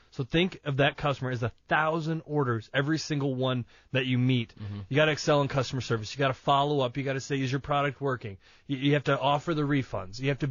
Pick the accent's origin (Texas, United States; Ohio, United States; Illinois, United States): Ohio, United States; Toledo; I go, hey, I'm from Toledo, Ohio.